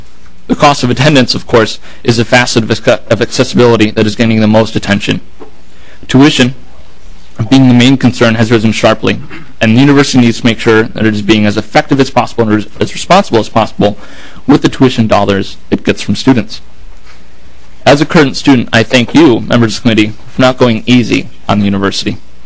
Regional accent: Illinois, United States; I'm from Illinois and have been in Minnesota for about 1.5 years now. I consider Minnesota my home.

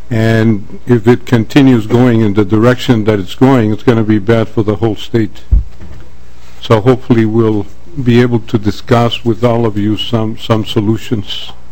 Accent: Mexico City, Mexico; moved away as an adult; now in Minnesota, United States; And I'm an immigrant from Mexico. I grew up in Mexico City

